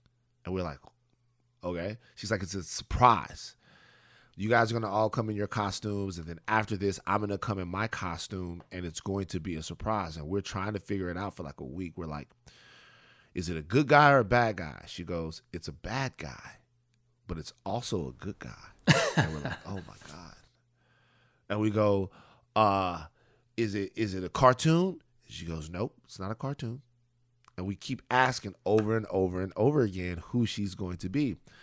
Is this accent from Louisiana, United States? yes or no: yes; Baton Rouge, Louisiana, United States; Remember, I'm from South Baton Rouge, Louisiana.